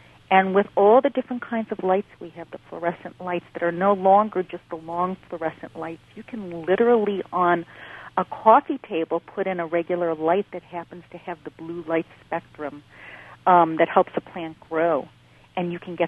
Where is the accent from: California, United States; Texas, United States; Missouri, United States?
Texas, United States; Dallas; also born or lived in Cleveland / Rochester; I was born in Cleveland and raised in Dallas, Texas, but my real childhood I consider being in Rochester, New York.